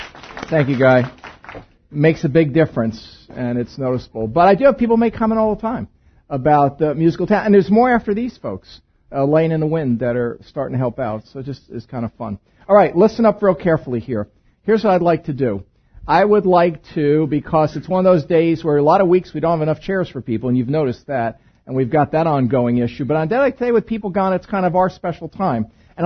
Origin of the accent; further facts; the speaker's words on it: Brooklyn, New York, United States; I'm from Brooklyn, so I can relate to a lot of that.